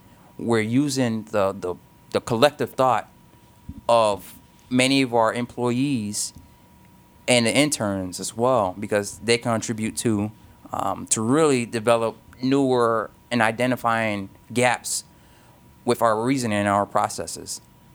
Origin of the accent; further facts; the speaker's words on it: Miami, Florida, United States; So I'm originally from Miami, Florida.